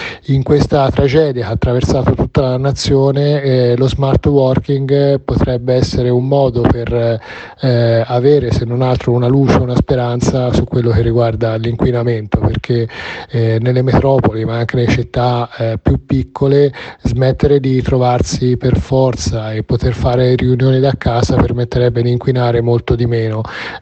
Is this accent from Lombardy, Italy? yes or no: no; Siena, Tuscany, Italy; sono di Siena, ma lavoro a Milano da qualche anno.